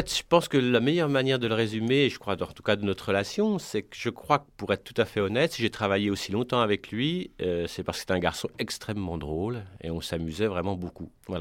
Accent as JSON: {"language": "French", "town": "Besançon", "region": "Bourgogne-Franche-Comté", "country": "France", "said": "On est de Besançon, on s'est croisés quand on était étudiant."}